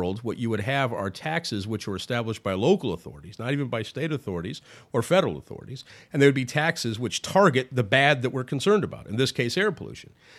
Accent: Sioux City, Iowa, United States; For instance, I'm from Sioux City, Iowa

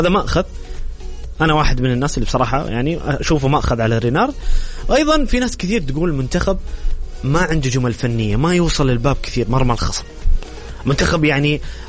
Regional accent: Saudi Arabia; لا يعني كلنا كسعوديين لن نقبل

